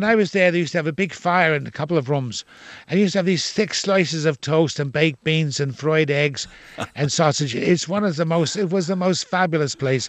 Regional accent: Dublin, Leinster, Ireland; accent: Dublin; also born or lived in London, United Kingdom; You know, because of the bombs dropping in London, and a lot of kids were sent over to Dublin. And that's where I got my Dublin accent.

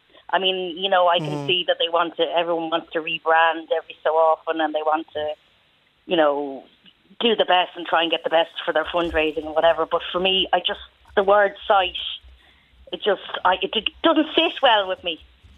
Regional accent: Ireland; of course, me being Irish and being curious

